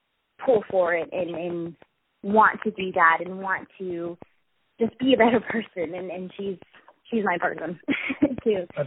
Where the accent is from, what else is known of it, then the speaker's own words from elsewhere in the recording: Kingsville, Texas, United States; now in San Antonio, United States; And I'm originally from Kingsville, Texas, a small town.